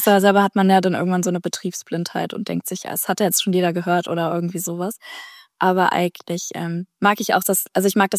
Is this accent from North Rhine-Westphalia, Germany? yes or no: yes; Cologne, North Rhine-Westphalia, Germany; Ich bin fast 38. Ich komme aus Köln.